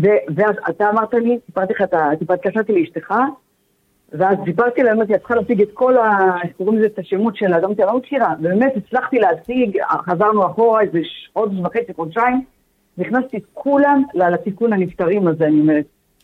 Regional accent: Ashkelon, Southern District, Israel; now in Jerusalem, Israel; אני מאשקלון, ואני נמצאת פה בירושלים.

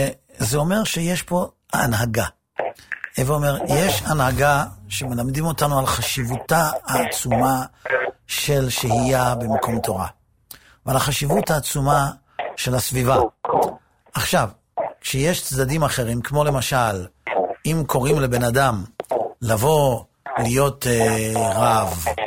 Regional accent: Netanya, Central District, Israel; אני לא גדלתי במקום שהוא מקום תורה מובהק, אני גדלתי בנתניה, וכשאני הייתי בנתניה, נתניה הייתה ממש עיר הנידחת. זאת הייתה עיר הפשע של מדינת ישראל.

